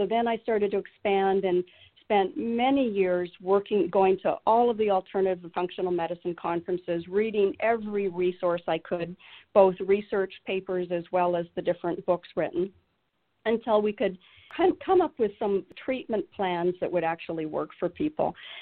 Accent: British Columbia, Canada; also born or lived in New Mexico; now in Arizona, United States; I actually grew up in British Columbia, so I raised my children in the West Coast, Northwest, and came to Arizona in 2010. I was in New Mexico, finished all of my education at the University of New Mexico.

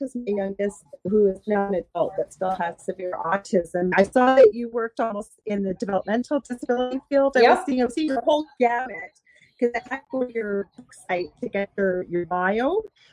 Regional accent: Canada; I'm a Canadian psychic medium, crystal Reiki energy healer, Akashic Records practitioner.

